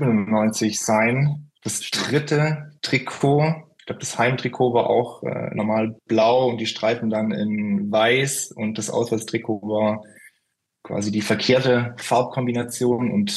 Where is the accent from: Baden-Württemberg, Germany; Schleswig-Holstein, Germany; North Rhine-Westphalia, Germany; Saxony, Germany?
Baden-Württemberg, Germany; ich komme eigentlich eher aus dem Einzugsgebiet, in dem man eher VfB oder Bayern-Fan ist, so Oberschwaben-Ecke, Bodensee, aber eher Richtung Bayern rüber.